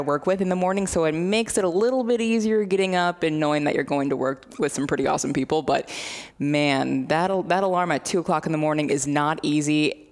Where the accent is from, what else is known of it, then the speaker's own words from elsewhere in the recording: Carlinville, Illinois, United States; when I was growing up in Carlinville, Illinois, South Central Illinois